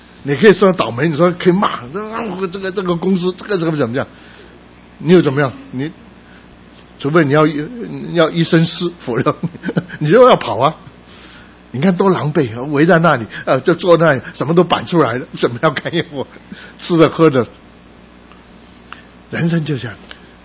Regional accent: China; now in United States; 我们中国人就中国，我们不舍得花钱跑到里面去看

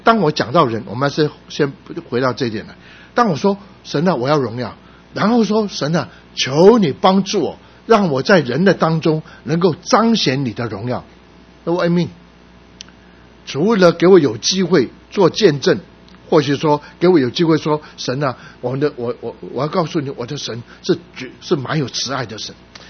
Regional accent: Guangdong, China

